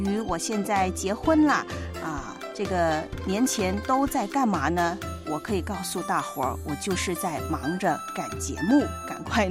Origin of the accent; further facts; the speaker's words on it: Guangdong, China; 那个贴春联的江湖啊，我们广东人叫江湖